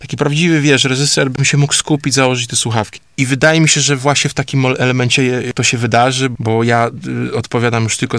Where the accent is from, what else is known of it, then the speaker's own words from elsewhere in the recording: Rzeszów, Subcarpathian Voivodeship, Poland; Wszyscy jesteśmy z Rzeszowa, więc chcielibyśmy mieć jak najwięcej tych rzeszowiaków z nami.